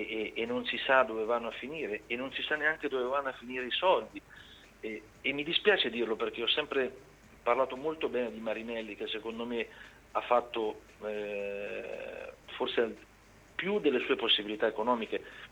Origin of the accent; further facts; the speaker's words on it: Ancona, Marche, Italy; Detto questo, forse, lo dico da anconetano